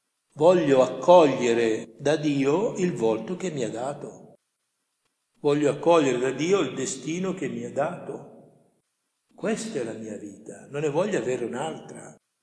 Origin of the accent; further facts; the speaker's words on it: Caltavuturo, Sicily, Italy; born there; now in Milan, Italy; io sono nato a Caltavudura, poi ho vissuto la vita a Milano.